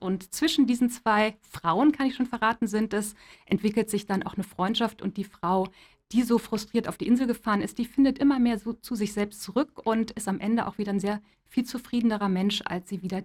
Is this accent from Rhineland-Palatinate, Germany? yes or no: yes; Koblenz, Rhineland-Palatinate, Germany; Ich komme aus der Region Koblenz, ich wohne in der Nähe auf einem ganz gemütlichen kleinen Dorf.